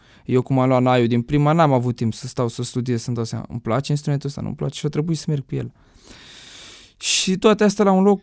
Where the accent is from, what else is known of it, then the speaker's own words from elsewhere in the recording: Botoșani, Botoșani County, Romania; Sunt moldovean, din Botoșani. M-am născut prematur, am stat la incubator.